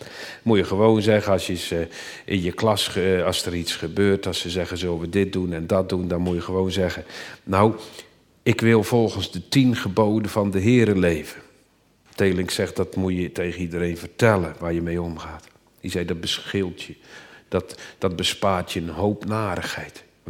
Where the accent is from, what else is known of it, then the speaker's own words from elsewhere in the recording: Borssele, Zeeland, Netherlands; Ik kom van Borselen van vroeger.